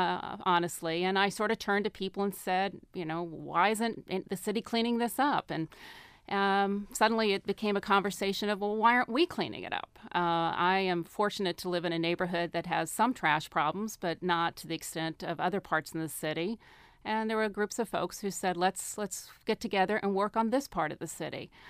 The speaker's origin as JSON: {"language": "English", "region": "Texas", "country": "United States", "moved": "yes", "said": "I've lived here 20 years. I'm from Texas, a transplant, and I used to drive through it as a way to get home quickly."}